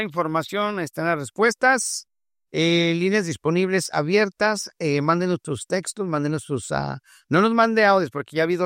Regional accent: El Salvador; Soy de El Salvador y muchas gracias.

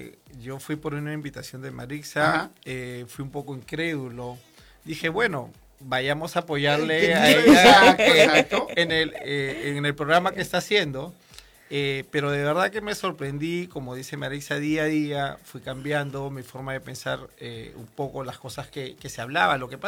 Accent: Lima, Peru; Yo soy de Lima, nací en la ciudad

